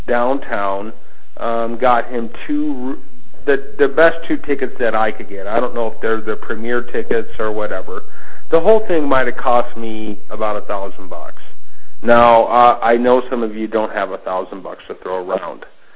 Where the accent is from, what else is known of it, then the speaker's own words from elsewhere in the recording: Detroit, Michigan, United States; You know, guys, I'm from Detroit. Lions suck.